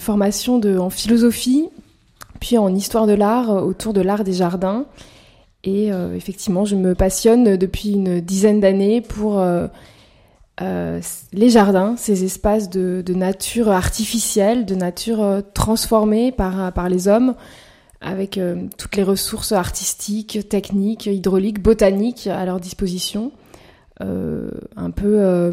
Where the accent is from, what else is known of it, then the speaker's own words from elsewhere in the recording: Paris, Île-de-France, France; J'ai grandi à Paris, je suis une véritable citadine.